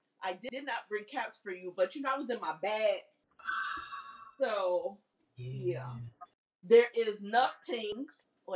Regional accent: Jamaica; as a Jamaican, West Indian, Caribbean, Caribbean woman

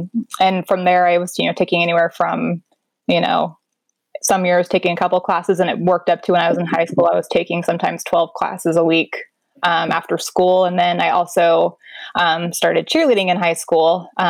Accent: Chinook, Washington, United States; I actually worked at a coffee shop in my hometown, and it was right on the port. It was the port of Chinook there.

